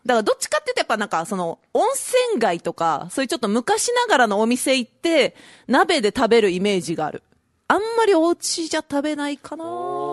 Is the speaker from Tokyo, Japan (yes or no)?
no; Saitama, Japan; まあ、埼玉出身なんですけど、はい、で埼玉に帰ったんですけど